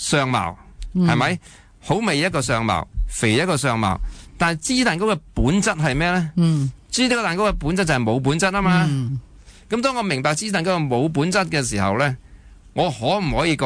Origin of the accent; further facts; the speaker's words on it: China; 成日我哋中国人讲话金木水火土。